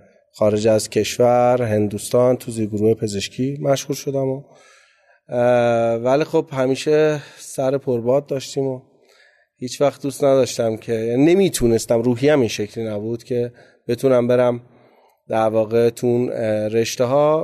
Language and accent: Persian; Gachsaran, Kohgiluyeh and Boyer-Ahmad, Iran; born there; من متولد 31 اردیبهشت 1363 هستم. تو شهر گچساران به دنیا آمدم، شهر کوچیک نفتی گازیه و استان کوهکیلو بوی رحمت.